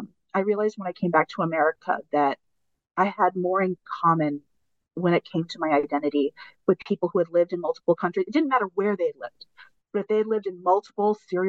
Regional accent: Iwanuma, Miyagi, Japan; I remember 3/11, I had just returned home and just sitting and watching it unfold, especially because I was from Iwanuma, was pretty hard.

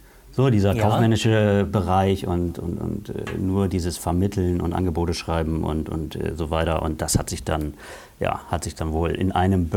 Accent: Bremen, Germany; Also ich komme aus einer Nachbarstadt hier. Ich bin aufgewachsen.

